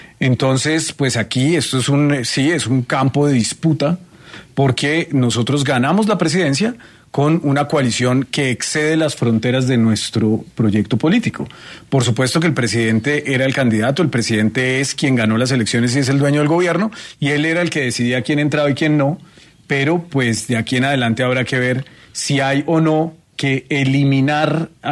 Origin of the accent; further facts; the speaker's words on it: Bogotá, Colombia; Yo soy de Bogotá.